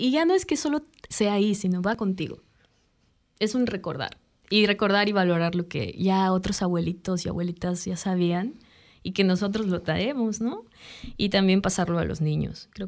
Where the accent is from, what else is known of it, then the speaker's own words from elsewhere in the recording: Peru; moved away as an adult; now in Denmark; valoré mucho más de donde soy desde que estoy fuera de mi país.